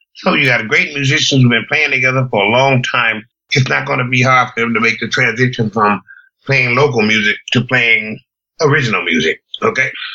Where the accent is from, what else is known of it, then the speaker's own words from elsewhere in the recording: Mississippi, United States; moved away as an adult; which I was a country boy, I'm from Mississippi